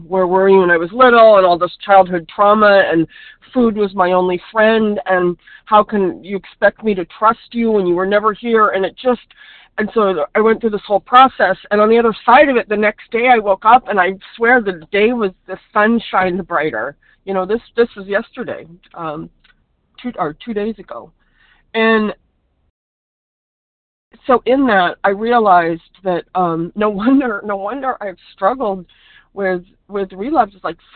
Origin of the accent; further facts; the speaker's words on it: California, United States; I'm from California. And I'm really happy to be on the meeting right now.